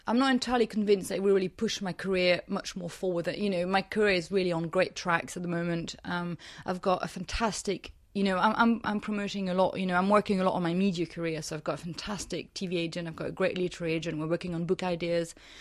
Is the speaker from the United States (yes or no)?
no; France; You know, I'm from France.